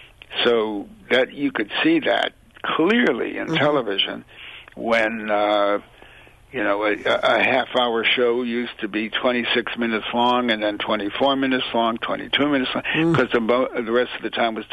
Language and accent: English; United States; But, you know, I'm an American. I go with the larger figure.